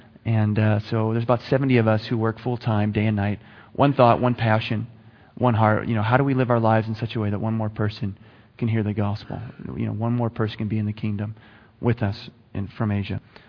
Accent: Dallas, Texas, United States; now in Arizona, United States; So, hope you can understand my accent. You guys can, right? I'm from Dallas, so Texas.

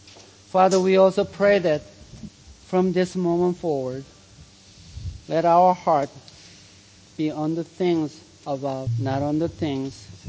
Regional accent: United States; We're American, but our first citizenship belongs to heaven, not the United States.

